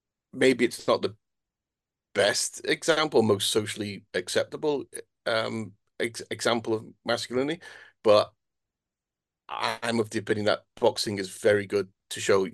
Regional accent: Runcorn, North West England, United Kingdom; born there; accent: Scouse; You know, I was born in Runcorn, and I'm very, very Scouse.

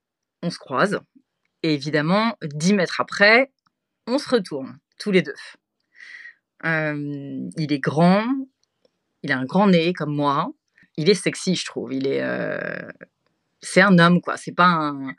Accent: France; Une fois que je lui dis que je suis française, me parle en français.

